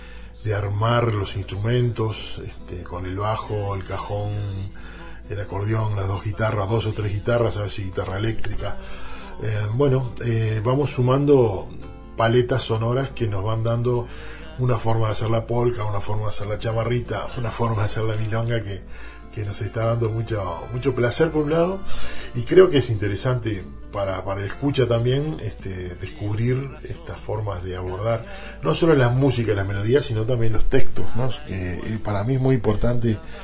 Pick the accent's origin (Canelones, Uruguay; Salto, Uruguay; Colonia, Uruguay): Canelones, Uruguay; Santa Lucía; la música que uno escuchaba en las fiestas familiares de chico, allá en Canelones, en Santa Lucía